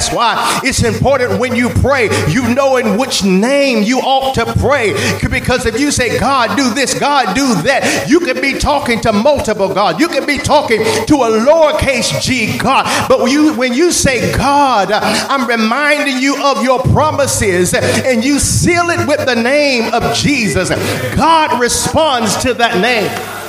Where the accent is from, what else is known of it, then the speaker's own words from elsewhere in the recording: Florida, United States; I found that out because I'm from North Florida